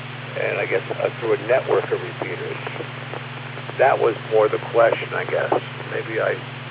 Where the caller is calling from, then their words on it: Bronx, New York, United States; I'm calling from the Bronx right now.